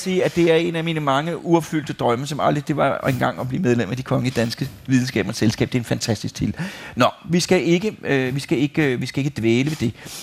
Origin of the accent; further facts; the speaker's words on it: Copenhagen, Capital Region of Denmark, Denmark; jeg synes, det er dejligt, at jeg kommer fra København